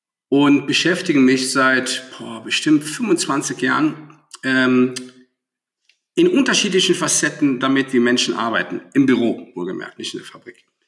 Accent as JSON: {"language": "German", "region": "Rhineland", "country": "Germany", "tie": "born or raised there", "moved": "as an adult", "lives_now": "Bavaria, Germany", "said": "Geboren und aufgewachsen im Rheinland mit einer spanischen Mutter und mit einem Vater einer rheinischen Frohnatur. Beide leben noch, toi toi toi. Vor 25 Jahren ausgewandert nach Bayern."}